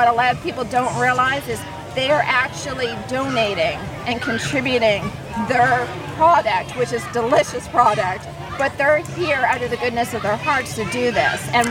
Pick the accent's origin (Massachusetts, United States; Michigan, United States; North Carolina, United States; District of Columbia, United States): Massachusetts, United States; Natick; I'm from Natick, my business is in Natick, and I really believe in the community here in Natick